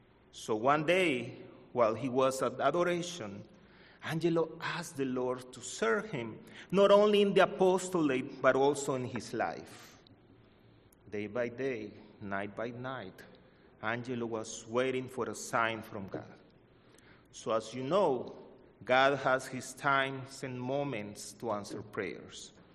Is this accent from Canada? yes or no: no; United Kingdom; accent: British; English is a second language; As a priest of second language, probably you have noticed my British accent, and that is not included here.